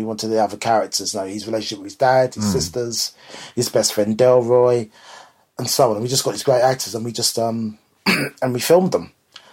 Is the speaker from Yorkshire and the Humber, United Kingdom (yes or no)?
no; London, United Kingdom; I grew up in West London